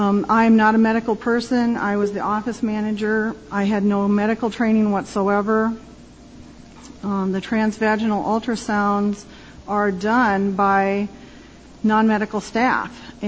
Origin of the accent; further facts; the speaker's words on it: Storm Lake, Iowa, United States; I am from Storm Lake, and I worked as a center manager for Planned Parenthood at the Storm Lake Center for just short of 18 years.